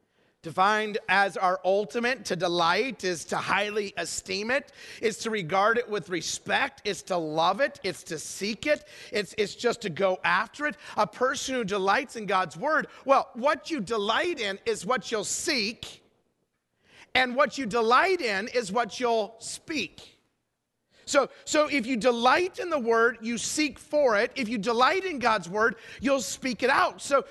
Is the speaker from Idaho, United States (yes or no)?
yes; Idaho, United States; I grew up in Idaho. We don't have football teams out there.